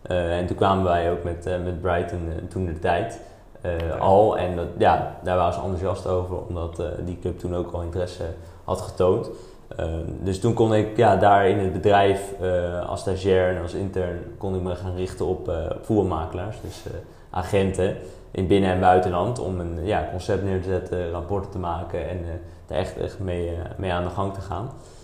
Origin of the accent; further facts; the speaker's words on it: Voorhout, South Holland, Netherlands; 25 jaar oud, geboren en getogen in Voorhout.